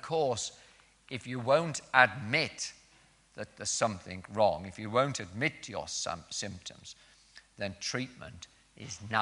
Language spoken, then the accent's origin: English; Keswick, North West England, United Kingdom; playing snooker in a billiard hall in Keswick, in my hometown in the Lake District